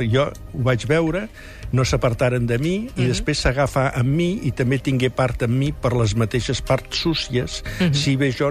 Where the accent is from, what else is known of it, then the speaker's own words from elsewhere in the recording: Badalona, Catalonia, Spain; quan es va presentar el llibre aquest a Badalona, que jo soc de Badalona